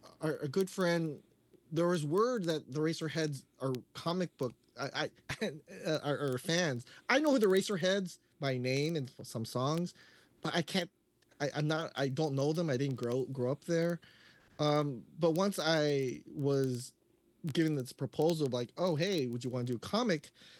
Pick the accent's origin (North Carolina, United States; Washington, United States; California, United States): California, United States; Daly City; my connection with the mobile DJ scene is because I grew up in Daly City.